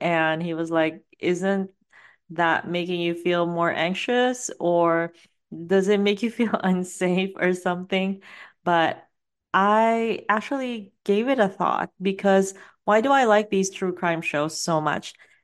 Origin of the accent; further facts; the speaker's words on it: Philippines; I grew up in the Philippines